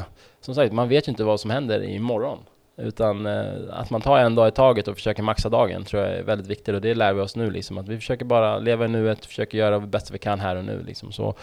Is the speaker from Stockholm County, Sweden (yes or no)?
yes; Stockholm, Stockholm County, Sweden; jag är från Skärholmen, Vårberg. Så när jag var liten så tränade jag i Vårbygårds simhall.